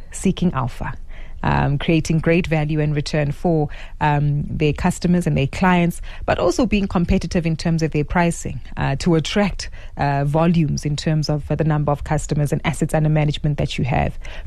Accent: South Africa; should we sit confidently as South Africans knowing that we're doing our best?

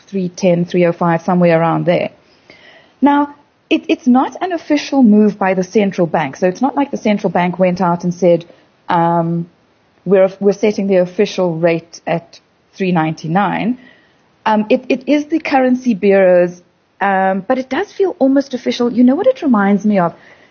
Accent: South Africa

